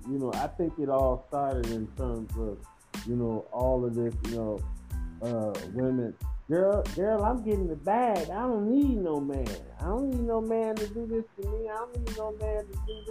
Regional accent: Chicago, Illinois, United States; at least, you know, how I grew up in Chicago.

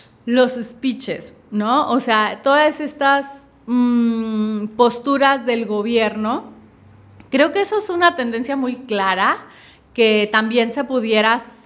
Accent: Mexico; yo como consumidor mexicano me vería afectado

